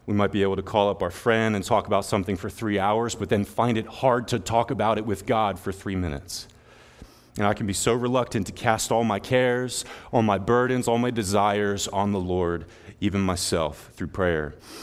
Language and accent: English; Birdsboro, Pennsylvania, United States; come all the way to my hometown in Birdsboro, pick me up, take me here to church